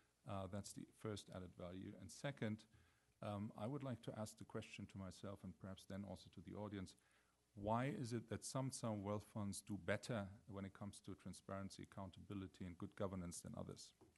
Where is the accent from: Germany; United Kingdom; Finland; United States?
Germany; I'm from Germany.